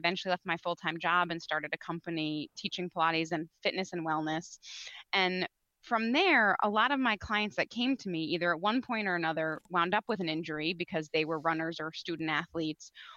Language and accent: English; Connecticut, United States; Yep. I grew up, born and raised in Connecticut.